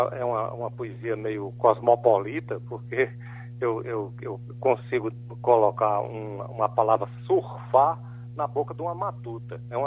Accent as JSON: {"language": "Portuguese", "town": "Campina Grande", "region": "Paraíba", "country": "Brazil", "said": "E eu, como eu sou de Campina Grande, Campina Grande atrai gente de todo canto, tanto do sertão, como do Cariri, como do litoral."}